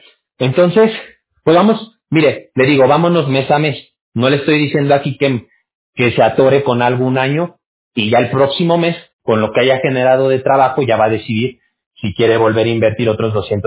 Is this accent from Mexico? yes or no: yes; Mexico; yo también soy mexicano.